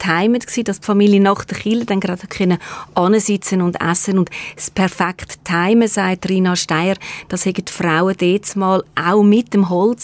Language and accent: German; Zurich, Switzerland; Ist klar, als Zürcherin ist natürlich jetzt die rätoromanische Küche nicht das, was ich alltag mache.